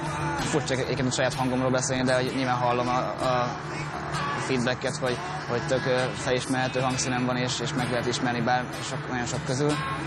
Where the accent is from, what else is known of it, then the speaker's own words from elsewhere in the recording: Győr, Győr-Moson-Sopron, Hungary; born there; alapvetően egyébként Győrben születtem, de Pécsen jött az ihlet